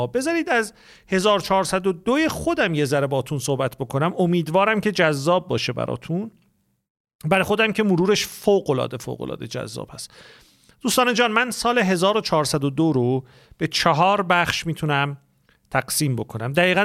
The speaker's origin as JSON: {"language": "Persian", "town": "Tabriz", "region": "East Azerbaijan", "country": "Iran", "tie": "born there", "said": "ما دفترمون رو در شهر تبریز، در زادگاه من تبریز دوست داشتنی به پا کردیم."}